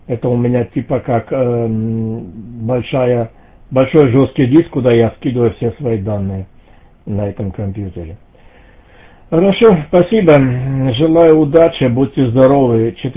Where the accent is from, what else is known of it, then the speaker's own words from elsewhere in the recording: Krasnodar Krai, Russia; now in Germany; Я сам из Краснодарского края.